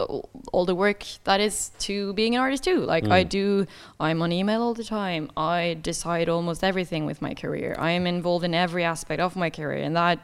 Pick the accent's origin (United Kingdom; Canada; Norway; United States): Norway; Ålesund, Møre og Romsdal; There's this place 1.5 hours from my hometown, Ålesund.